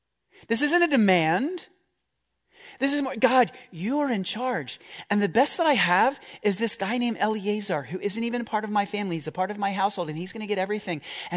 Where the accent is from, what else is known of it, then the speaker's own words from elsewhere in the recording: United States; I mean, I'm an American after all. I have rights, you know.